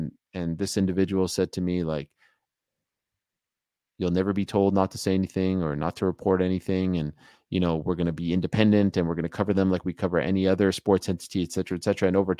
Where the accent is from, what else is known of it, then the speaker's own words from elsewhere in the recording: Montreal, Quebec, Canada; I'm a kid from Montreal.